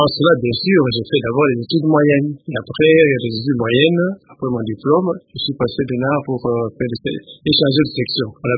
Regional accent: Lubumbashi, Haut-Katanga, DR Congo; also born or lived in Kinshasa, Congo (Kinshasa); je suis né à Chilundu. À l'époque, on appelait ça Mérode, c'était la mission Mérode. Mais je n'ai pas grandi à Chilundu. J'ai plutôt grandi à Elisabethville, qu'on appelle aujourd'hui Lubumbashi. C'est là où j'ai passé toute ma jeunesse, avant d'arriver à Kinshasa, Léopoldville à l'époque.

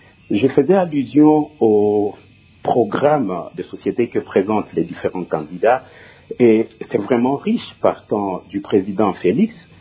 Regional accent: DR Congo; que nous avons des problèmes internes en tant que Congolais, il faut savoir bâtir sur des solutions congolaises

